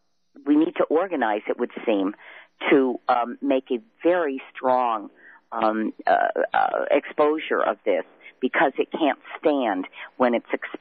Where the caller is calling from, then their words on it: Colorado, United States; I'm calling from Colorado.